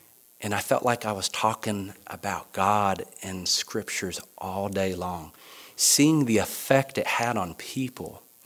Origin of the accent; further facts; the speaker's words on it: Huntington, West Virginia, United States; also born or lived in Indiana / Manning; now in Simpsonville, United States; I grew up in Huntington, West Virginia, home of Marshall University, the Thundering Herd.